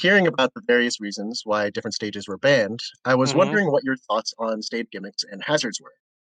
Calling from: New Jersey, United States; I'm calling in from New Jersey, as per usual.

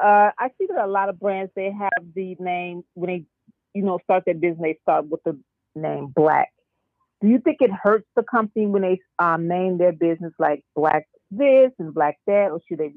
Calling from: Chicago, Illinois, United States; I'm calling from Chicago.

